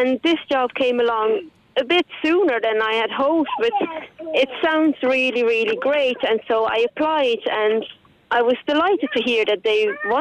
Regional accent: Netherlands; English is a second language; from my own country as well, which is the Netherlands. So the great part about this job is I can use my native language.

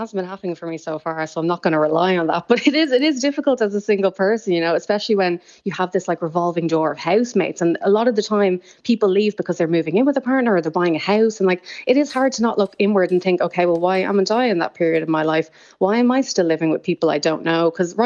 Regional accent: Dublin, Leinster, Ireland; I am from Dublin and we do live in Dublin, but it's like the outskirts of Dublin.

